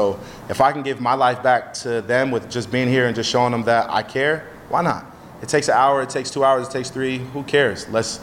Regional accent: New Jersey, United States; Well, to keep it short, like, I'm from Jersey. So being from Jersey, I went through all four seasons as a kid and as an adult.

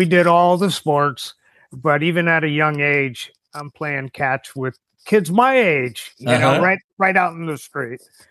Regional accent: San Francisco, California, United States; now in San Jose, United States; I grew up in San Francisco, California.

